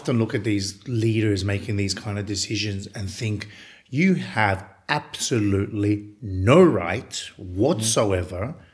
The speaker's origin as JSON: {"language": "English", "town": "Varosha", "region": "Famagusta District", "country": "Cyprus", "tie": "born or raised there", "said": "oh, Turkish Cypriots support this exploitation of my hometown."}